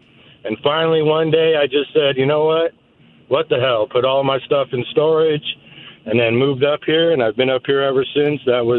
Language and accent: English; Los Angeles, California, United States; now in Gig Harbor, United States; Hey, guys. I'm from Los Angeles, California, and I moved here under peer pressure, actually.